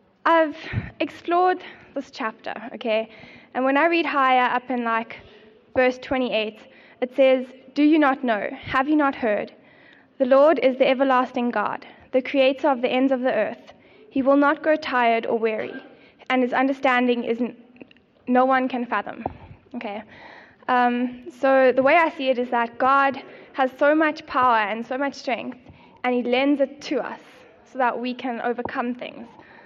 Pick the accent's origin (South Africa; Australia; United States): South Africa; North West; I'm from the Northwest.